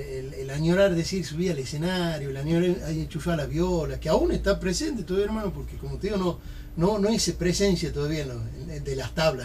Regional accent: Salta, Argentina; accent: Salteño; yo soy así, acento salteño.

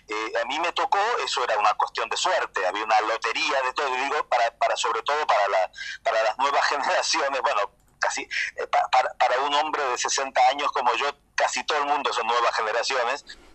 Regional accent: Argentina; moved away as an adult; now in Santiago, Chile

